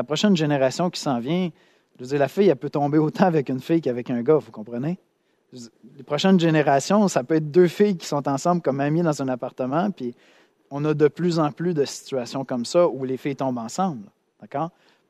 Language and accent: French; Quebec, Canada; J'étais à Toronto, hop, il y en a, ils savent. On est des Québécois